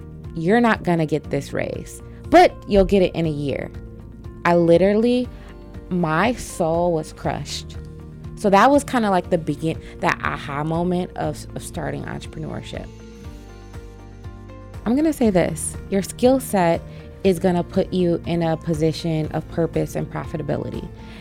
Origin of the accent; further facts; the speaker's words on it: Detroit, Michigan, United States; moved away as an adult; Yeah, so I was born and raised in Detroit until I was 18. Went away to college